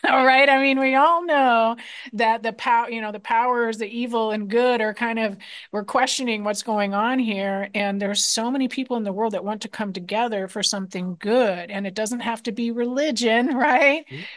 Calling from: Bellingham, Washington, United States; Well, I'm coming from Bellingham, Washington right now.

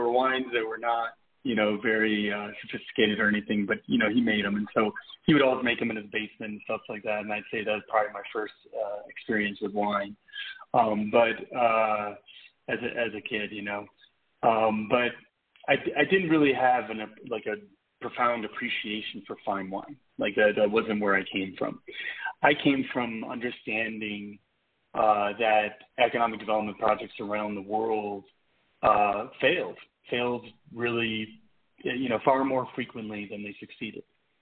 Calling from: Mexico City, Mexico; I'm calling from Mexico City, actually.

